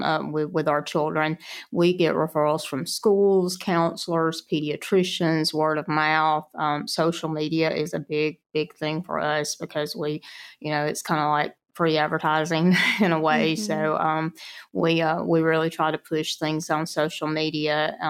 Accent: Alabama, United States; now in Trinity, United States; So I always say that even though I'm from Lawrence County, I live in Morgan County, but I can still spit into Lawrence County if I wanted to bad enough.

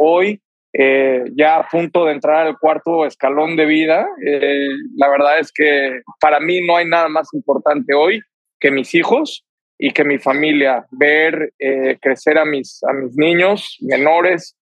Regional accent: Mexico; soy mexicano

